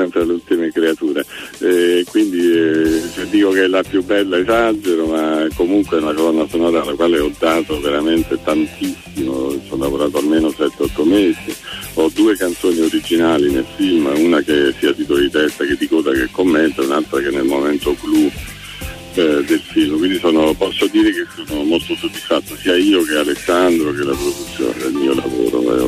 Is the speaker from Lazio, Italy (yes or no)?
yes; Gaeta, Lazio, Italy; born there; moved away; Ma io sono nato a Gaeta e sono orgoglioso di essere a Gaeta. Non ci vivo da 35 anni, ma scappo a Gaeta appena possibile.